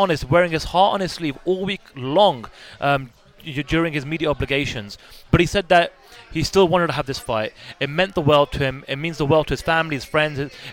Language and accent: English; London, United Kingdom; I'm a Brit. I'm from London.